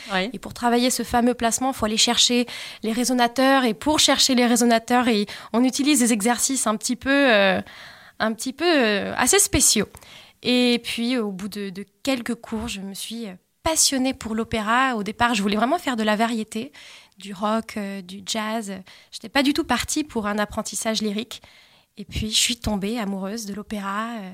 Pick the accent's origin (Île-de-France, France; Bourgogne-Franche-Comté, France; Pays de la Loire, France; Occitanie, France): Occitanie, France; Donc dans le sud de la France, dans les Pyrénées-Orientales, pas loin de Perpignan.